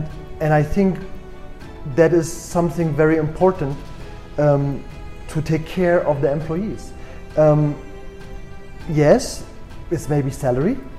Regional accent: Berlin, Germany; moved away as an adult; now in South Africa; If you ask me more, what is my hometown? It's Berlin. I grew up or spent most of my youth in Berlin. That's my hometown.

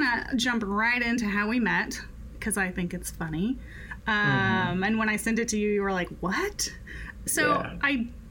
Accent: Decatur, Illinois, United States; I saw Joseph Holmes Dance Theater perform at the Decatur Civic Center, because I'm from Decatur, Illinois.

